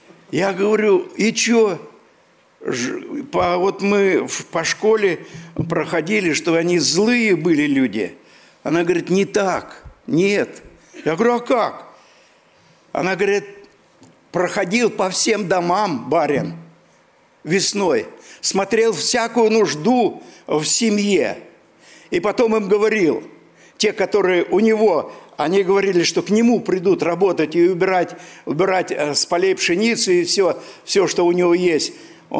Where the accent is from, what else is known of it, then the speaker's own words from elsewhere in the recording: Siberia, Russia; Я говорю, я с Сибири.